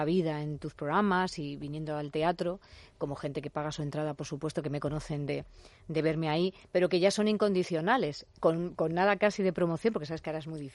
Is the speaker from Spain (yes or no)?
yes; Spain; Soy la única española que ha cantado en Hoy como Ayer